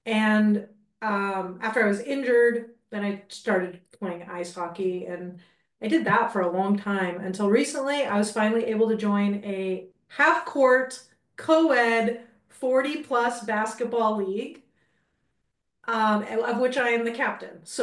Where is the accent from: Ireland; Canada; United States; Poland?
United States; California; So we live in Southern California. I was born in Southern California, stayed in Southern California.